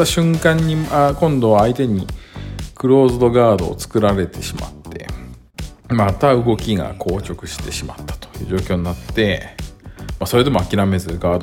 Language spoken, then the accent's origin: Japanese; Yokohama, Kanagawa, Japan; 私の実家の横浜にも4泊ほど泊まりましたが